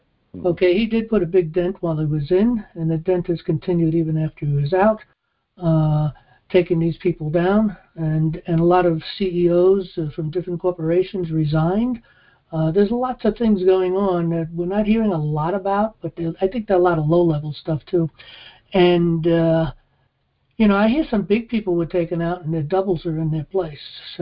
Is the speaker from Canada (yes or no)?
no; New York City, New York, United States; And I grew up in New York City, you know.